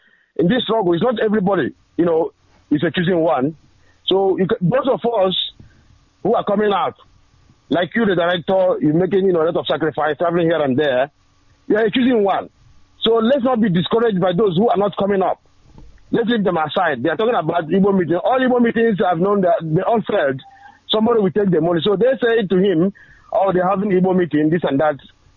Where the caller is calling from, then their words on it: London, United Kingdom; I'm calling from London here.